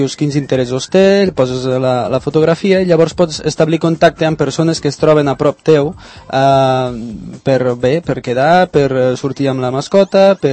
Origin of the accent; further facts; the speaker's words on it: Lleida, Catalonia, Spain; now in Barcelona, Spain; Jo sóc de Lleida, com s'ha notat una mica l'accent, i bé, vaig vindre aquí a Barcelona